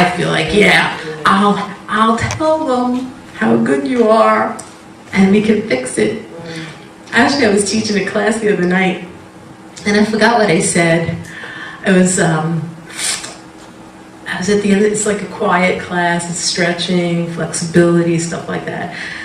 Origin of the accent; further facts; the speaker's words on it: New York, United States; Like, we're from New York. You don't come into my yard without asking.